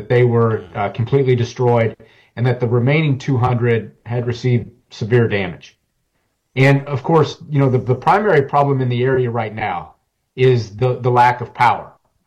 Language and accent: English; Kansas, United States; You know, I'm here from Kansas.